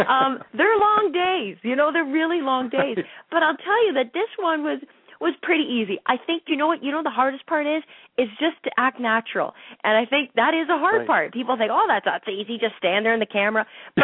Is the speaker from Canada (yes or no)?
yes; London, Ontario, Canada; it was back in my hometown of London, Ontario.